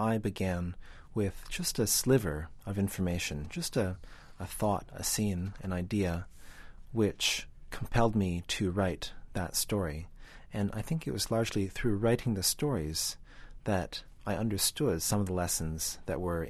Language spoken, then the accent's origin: English; Canada; born there; And so while I was born in Canada and have, in many ways, a very North American worldview